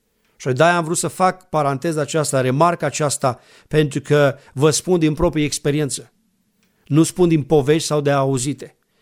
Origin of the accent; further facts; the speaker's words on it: Ploiești, Prahova, Romania; Că noi suntem din Ploiești.